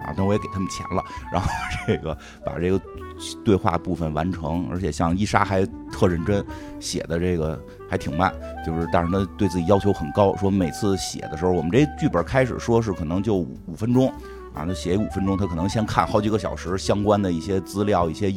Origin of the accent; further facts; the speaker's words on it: Beijing, China; 我就真的会觉得北京是我长大的地方，就是我更多的是联系的我的情感是北京。济南我只回去过一次，在那里见到了几个就是从小没见过的亲戚